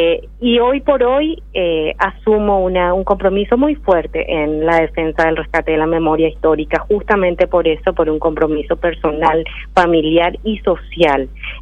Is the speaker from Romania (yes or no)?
no; Paraguay; como personas paraguayos y paraguayas